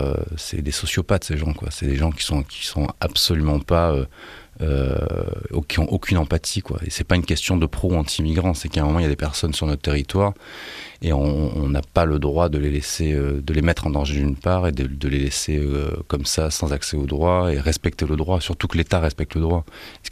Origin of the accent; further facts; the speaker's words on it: Nice, Provence-Alpes-Côte d'Azur, France; Je suis dans un quartier qui s'appelle l'Ariane, à Nice. Donc c'est un quartier très populaire. Donc c'est vrai que j'étais à l'école avec des Noirs, des Arabes.